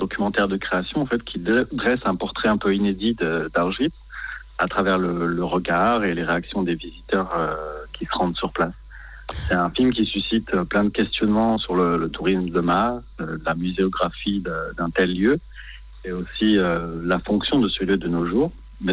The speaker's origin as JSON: {"language": "French", "country": "France", "tie": "born or raised there", "moved": "yes", "lives_now": "Israel", "said": "J'habite en Israël depuis 7 ans, j'ai grandi en France."}